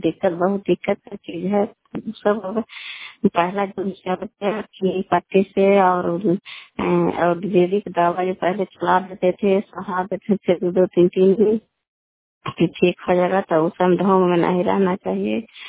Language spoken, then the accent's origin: Hindi; Bihar, India; घर कल्याणपुर वाली बेलची पंचायत पटखन चंडी जिला लंदा का निवासी हूँ।